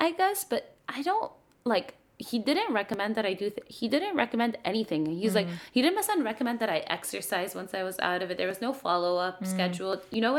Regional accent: Egypt; obviously because I'm from Egypt.

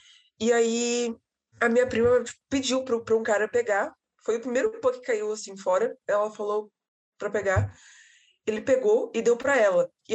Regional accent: Brazil; Aí eu falei, não, eu sou do Brasil.

